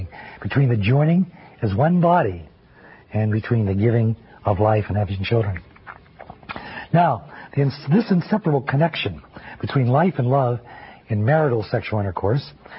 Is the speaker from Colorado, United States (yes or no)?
yes; Denver, Colorado, United States; I'm from Denver, Colorado. I'm a Capuchin Franciscan